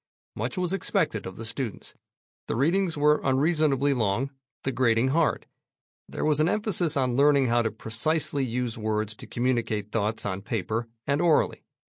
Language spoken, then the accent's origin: English; San Diego, California, United States; My background. Born and raised in San Diego, I attended Georgetown University before starting a career in business.